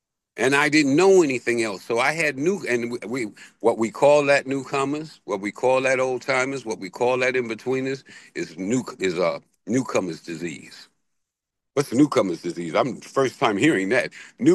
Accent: Bronx, New York, United States; born there; I was born in South Bronx in 1959. There was no such thing as an addict or an alcoholic in any of my New York days, right?

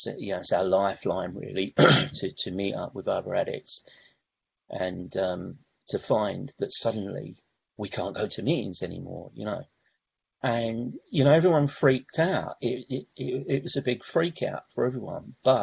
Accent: London, United Kingdom; also born or lived in South West England; now in Southend-on-Sea, United Kingdom; I come from London, and I live in Essex now, in Southend-on-Sea. I've moved here about 3 years ago, but I did live in the West Country for many years

